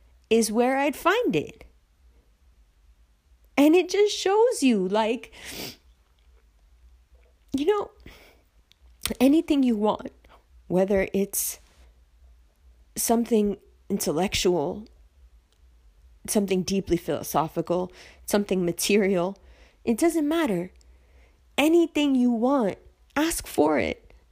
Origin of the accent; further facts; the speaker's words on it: Pakistan; I love Pakistan. I love being Pakistani.